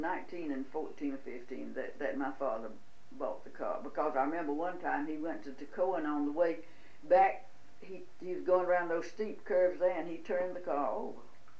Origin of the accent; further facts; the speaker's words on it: Newell, North Carolina, United States; born there; and I was born in Newell, North Carolina, and that is 6 miles out of Charlotte